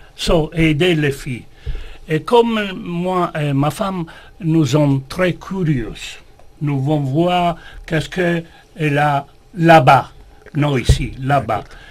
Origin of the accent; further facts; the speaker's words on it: Rome, Lazio, Italy; French is a second language; Je viens de Rome, je suis né à Rome.